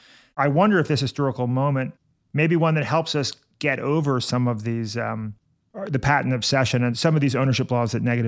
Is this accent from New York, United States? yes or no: yes; New York City, New York, United States; I love this story of the New York City water supply, not just because I'm a New Yorker